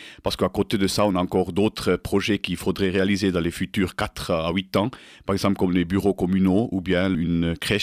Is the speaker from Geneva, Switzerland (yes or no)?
no; Valais, Switzerland; now in Grône, Switzerland; Origine, comme vous entendez peut-être mon accent, du Haut-Valais, et puis j'habite à Grosne.